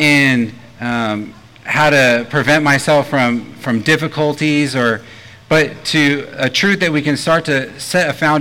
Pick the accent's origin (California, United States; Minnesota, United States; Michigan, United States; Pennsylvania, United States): California, United States; So a little bit about me and who I am. I grew up in California.